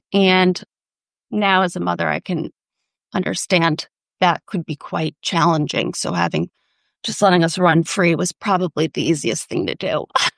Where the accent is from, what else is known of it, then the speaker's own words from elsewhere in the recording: Rhode Island, United States; I'm from Rhode Island, born and raised, and I grew up on a horse farm.